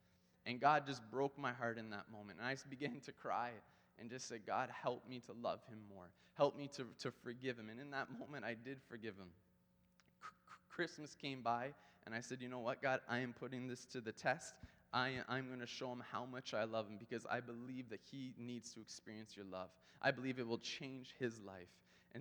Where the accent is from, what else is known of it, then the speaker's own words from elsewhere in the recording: Canada; These Krispy Kreme donuts, sorry, we're Canadian.